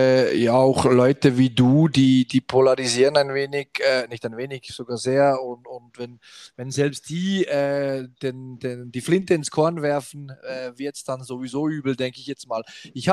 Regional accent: Switzerland; Das sind so die grundsätzlichen Sachen bei uns in der Schweiz.

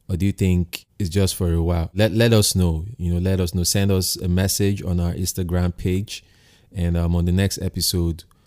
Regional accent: Lagos, Nigeria; You know, I have my own story. You know, growing up in Lagos, I've incorporated that hustling spirit in almost everything I do. So yeah, Lagos has its pros and cons.

